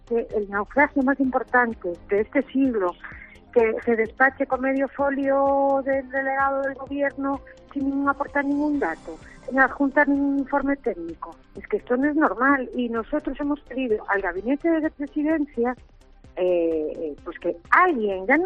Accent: Spain; es muy triste como ciudadana española

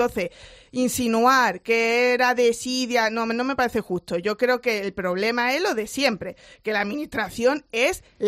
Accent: Torremolinos, Andalusia, Spain; Pero además yo, que soy de Torremolinos, tuvimos el gran honor de ser el último vertedero ilegal sellado en Andalucía

